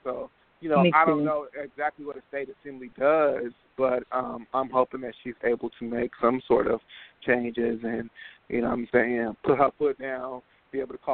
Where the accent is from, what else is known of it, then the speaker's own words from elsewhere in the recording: Milwaukee, Wisconsin, United States; Growing up in Milwaukee, it was just, like, you know, I feel like we've never really experienced like blatant racism